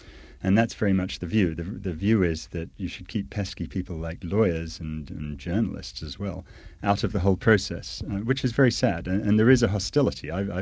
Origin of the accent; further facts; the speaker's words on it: United States; I'm American. I know it sometimes doesn't sound like it on the radio, but we all have to be American citizens to go there.